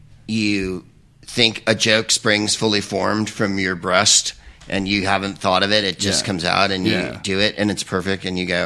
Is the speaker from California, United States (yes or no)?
yes; San Francisco, California, United States; which made me laugh because I'm from San Francisco